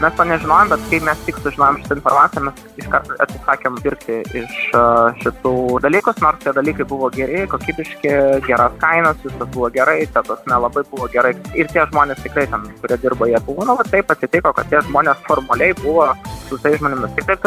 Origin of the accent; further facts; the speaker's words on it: Ukraine; aš pats iš Ukrainos